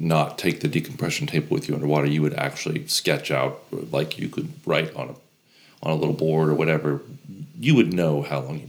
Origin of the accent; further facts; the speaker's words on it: Florida, United States; So, you know, I grew up in Florida.